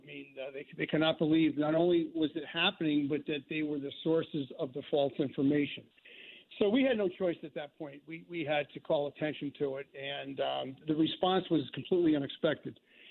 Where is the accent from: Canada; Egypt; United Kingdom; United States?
United States; New Haven, Connecticut; Well, I was born and raised in New Haven, once I graduated from the University of New Haven, I applied to the Brantford Police Department and was hired.